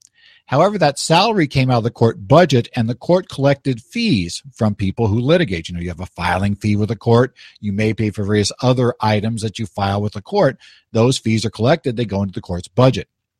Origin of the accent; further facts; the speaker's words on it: Arizona, United States; we have a case here that actually comes from my home state of Arizona.